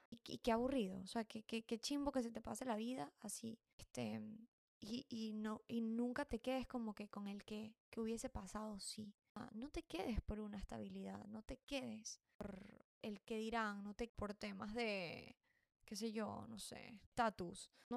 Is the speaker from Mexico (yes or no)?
no; Venezuela; moved away; yo me fui de Venezuela, o sea, yo me fui en el 2018